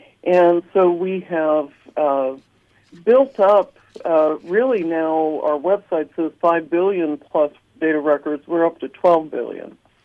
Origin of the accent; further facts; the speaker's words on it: La Porte, Indiana, United States; So I grew up in La Porte.